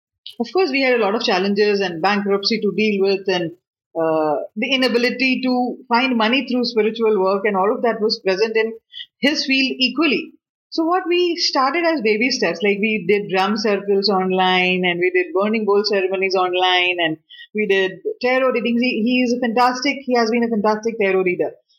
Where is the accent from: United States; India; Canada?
India; He was an American and I am an Indian.